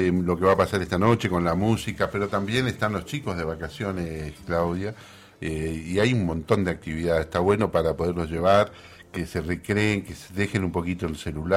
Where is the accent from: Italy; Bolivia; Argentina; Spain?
Argentina; Patagonia; Me encanta porque soy patagónico y tengo una relación con él